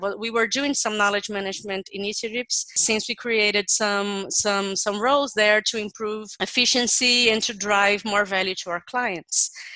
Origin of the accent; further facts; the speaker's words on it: Brazil; I'm a lawyer from Brazil